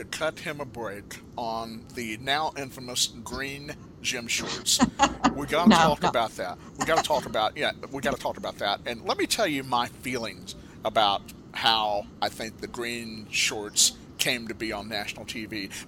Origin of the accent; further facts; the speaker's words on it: Huntsville, Alabama, United States; not taking anything away from my hometown of Huntsville, Alabama, of course, but just the most down-to-earth people come from that town.